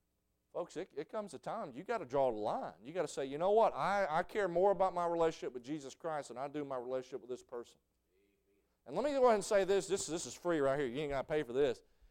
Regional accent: the South, United States; This is where you lose everybody, especially I'm a Southerner.

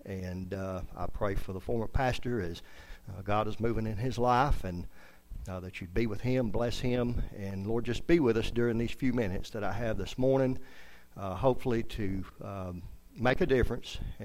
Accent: South Carolina, United States; also born or lived in Augusta, Georgia; now in North Carolina, United States; I am from South Carolina originally. I was born in Augusta, Georgia.

